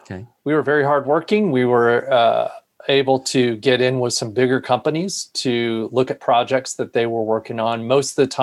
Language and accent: English; California, United States; The background is I grew up in Northern California.